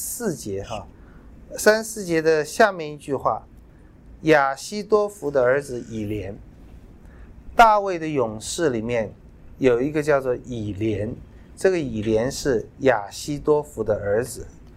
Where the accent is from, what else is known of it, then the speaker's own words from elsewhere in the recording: China; 我们中国人也会说“得道者多助”